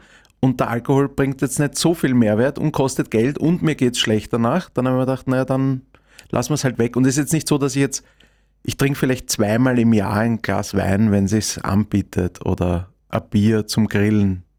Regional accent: Vienna, Austria; Also als Kind war es schon sehr cool, weil es sind so 3 hohe Wohntürme

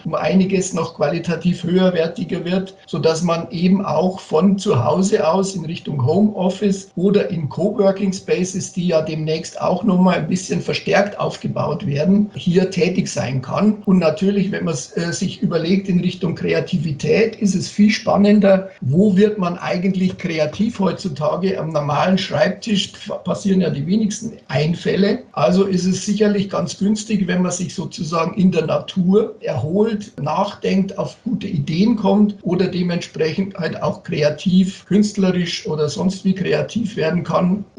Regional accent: Bavaria, Germany; born there; now in Munich, Germany; Also gebürtig komme ich aus dem Bayerischen Wald, wohne aber schon seit vielen, vielen Jahren in München.

